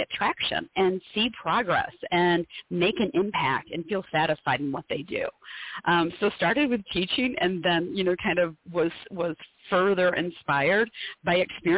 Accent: Michigan, United States; born or raised there

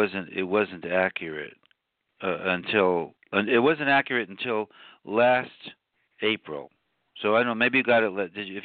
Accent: Queens, New York, United States; also born or lived in Manhattan; well, I was born in Queens County, but I lived in Manhattan.

